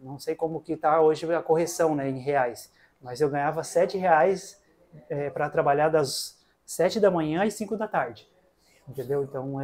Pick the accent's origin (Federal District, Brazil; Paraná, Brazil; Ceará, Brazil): Paraná, Brazil; Faxinal; Então, eu sou natural de Faxinal, Paraná